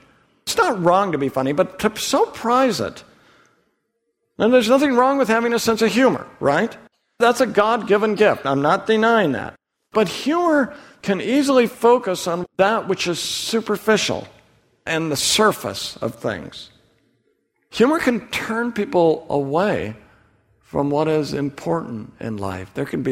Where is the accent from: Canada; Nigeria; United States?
United States; Oregon; I'm from Oregon, and when we go to Oregon, we go out on the beach there, and beaches in Oregon are very different from beaches down here.